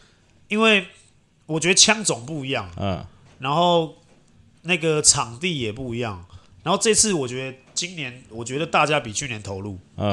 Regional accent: Taiwan

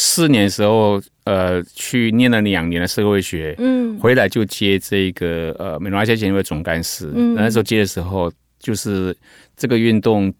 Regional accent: Meinong, Kaohsiung, Taiwan; 我们回去美浓的时候，美浓的农业人口普遍的年龄层大概都已经是60岁以上了

